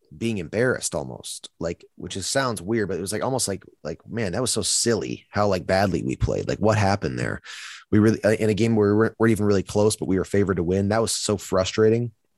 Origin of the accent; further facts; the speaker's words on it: Buffalo, New York, United States; I'm from Buffalo. So like my dad is